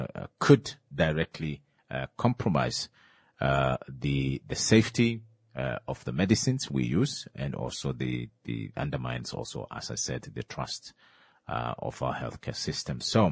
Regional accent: Oshakati, Oshana, Namibia; And I grew up in Oshakati.

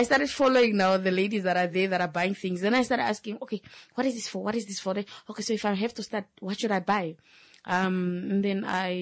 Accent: Okahao, Omusati, Namibia; now in Omakange, Namibia; I grew up in Bokahao. Mm-hmm. However, I have relocated now to Omakange. That is now my new home.

